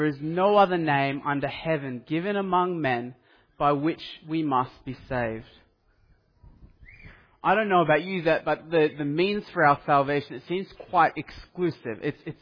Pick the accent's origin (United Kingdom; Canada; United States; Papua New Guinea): Papua New Guinea; I grew up overseas in Papua New Guinea. My parents were missionaries over there.